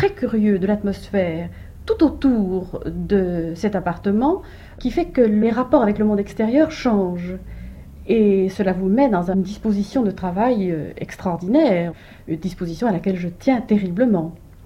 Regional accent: Belgium; Vous savez que je suis née en Belgique et j'ai vécu en Belgique pendant une grosse partie de ma vie.

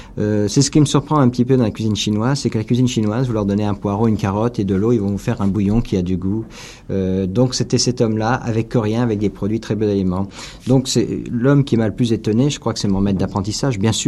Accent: Poitiers, Nouvelle-Aquitaine, France; c'est comme ça que j'ai commencé, donc à 15 ans sur le tas. J'ai fait un apprentissage dans mon pays d'origine, à Poitiers.

